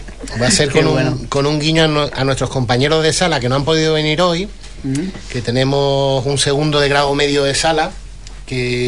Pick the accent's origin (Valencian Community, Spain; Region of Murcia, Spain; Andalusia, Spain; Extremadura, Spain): Andalusia, Spain; Málaga; now in Huelva, Spain; yo soy de Málaga, natural, pero yo estoy totalmente enamorado de Huelva. Y no lo digo porque vivo aquí